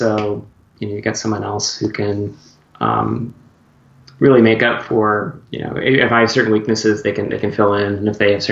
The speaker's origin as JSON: {"language": "English", "region": "Minnesota", "country": "United States", "tie": "born or raised there", "lives_now": "California, United States", "said": "After I came to California, I grew up in Minnesota, and so I know what cold is."}